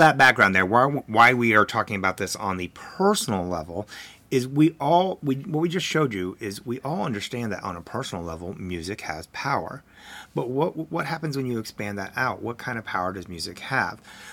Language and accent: English; West Virginia, United States; Now, I grew up in West Virginia. I'm 45 years old, lived here primarily the majority of my life